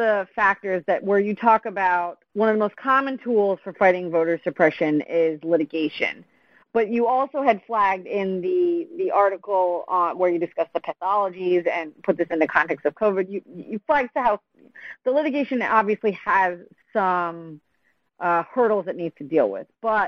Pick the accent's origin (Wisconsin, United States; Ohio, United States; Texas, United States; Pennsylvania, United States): Pennsylvania, United States; I think my home state of Pennsylvania has that rule, if I remember correctly.